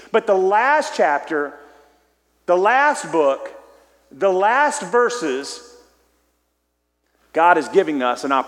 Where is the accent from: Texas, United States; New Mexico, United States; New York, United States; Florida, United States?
Texas, United States; if we talk about sometimes our church background and growing up in East Texas or Southeast Texas, the idea of laughing in church was completely unsettling.